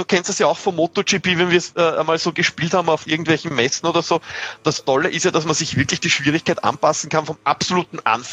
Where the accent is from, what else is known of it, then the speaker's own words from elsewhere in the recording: Austria; was positiv ist als Österreicher und ihr in Deutschland